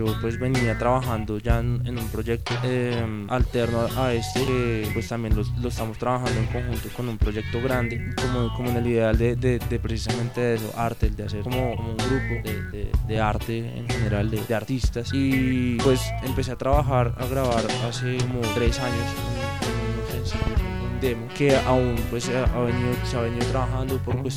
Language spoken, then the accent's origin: Spanish; Fusagasugá, Cundinamarca, Colombia; Bueno, pues nosotros somos de acá, de Fusagasugá.